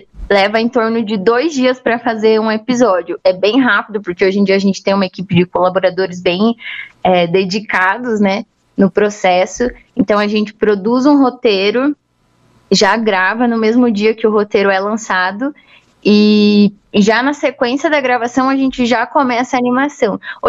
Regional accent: Curitiba, Paraná, Brazil; accent: Curitiba accent; elas repetem as frases com o nosso sotaque curitibano.

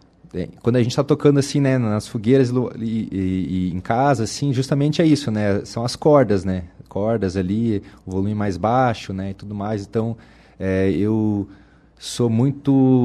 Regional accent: Curitiba, Paraná, Brazil; é uma música que fala um pouquinho sobre o que eu vivi como curitibano também, né? Digamos assim, indo nos parques de Curitiba à noite e tal, para fazer música

